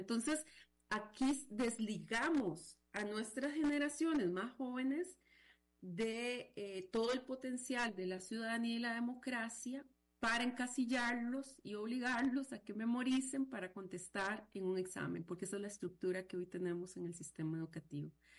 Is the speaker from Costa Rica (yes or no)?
yes; Costa Rica; Como ticos, el ser tico, ¿no?